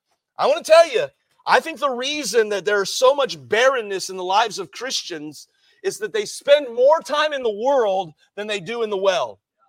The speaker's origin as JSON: {"language": "English", "country": "United States", "accent": "American", "lives_now": "Cork, Ireland", "said": "it's a little intimidating to go downtown Cork and with my American accent, stand on a street corner and try and talk to somebody"}